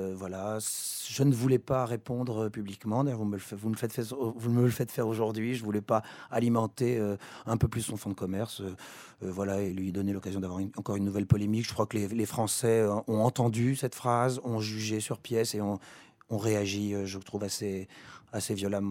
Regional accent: Argenteuil, Île-de-France, France; also born or lived in Algeria; J'ai grandi à Argenteuil, dans une banlieue chaude.

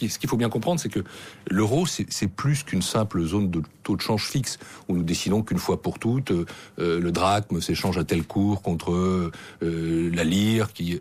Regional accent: France; je dis notre économie puisque je suis français

